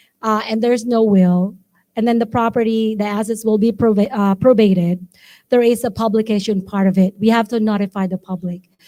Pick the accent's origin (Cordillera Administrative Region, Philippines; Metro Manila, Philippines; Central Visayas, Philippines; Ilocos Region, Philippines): Ilocos Region, Philippines; Yeah, I'm from Pangasinan. So I can speak Pangasinan.